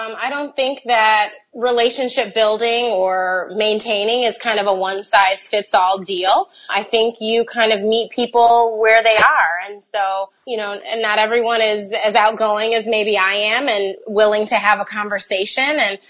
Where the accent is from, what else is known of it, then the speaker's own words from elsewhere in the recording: Chicago, Illinois, United States; Well, I had a really great background or experience growing up in Chicago. I attended Chicago Public Schools, and I had phenomenal teachers.